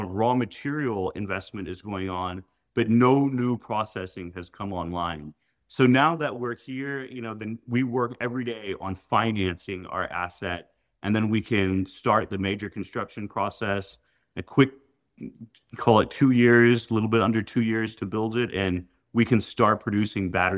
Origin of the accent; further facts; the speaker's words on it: Oklahoma, United States; also born or lived in New York; And then, you know, I was born in New York, but I grew up in Oklahoma.